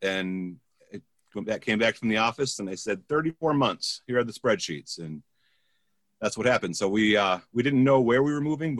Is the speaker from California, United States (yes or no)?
no; Michigan, United States; Canada doesn't count because I'm from Michigan.